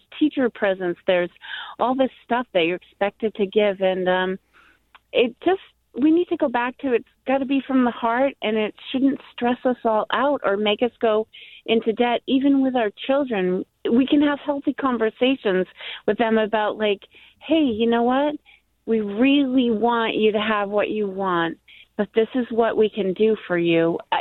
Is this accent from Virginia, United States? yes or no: no; Maine, United States; and this was how I grew up in Maine